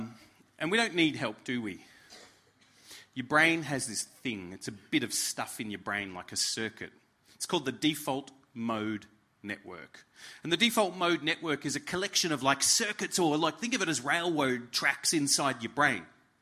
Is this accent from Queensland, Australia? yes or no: no; Alice Springs, Northern Territory, Australia; I come from Alice Springs. There's a lot of stuff in our dirt, let me tell you.